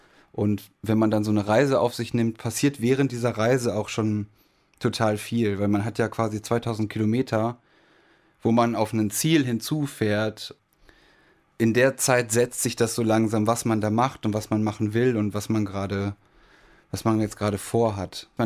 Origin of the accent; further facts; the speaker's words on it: Germany; also ich finde gerade so für mich als Deutscher, wo man immer so, man hat immer diese Uhr irgendwo in sich drin